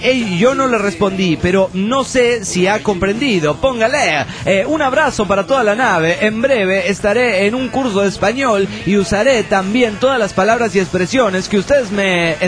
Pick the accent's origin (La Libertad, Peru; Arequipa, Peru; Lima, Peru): La Libertad, Peru; Trujillo; de Trujillo, Perú.